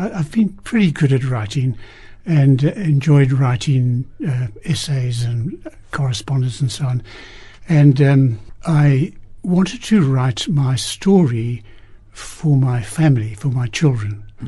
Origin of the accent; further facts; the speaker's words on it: Cape Town, Western Cape, South Africa; also born or lived in Bloemfontein; So, but yes, I've lived all my life in Cape Town.